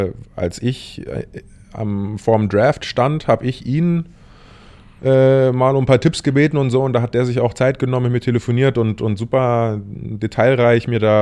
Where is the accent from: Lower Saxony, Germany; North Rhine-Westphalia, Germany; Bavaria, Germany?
Bavaria, Germany; Munich; Also München ist meine Heimat. Ich liebe München. Ich habe hier mein ganzes soziales Netz.